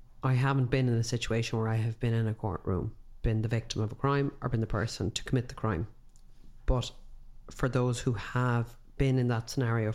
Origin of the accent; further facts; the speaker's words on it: Ireland; And I think as Irish people, there is, I know this is something I've had discussions with people about, the frustration about the legal system here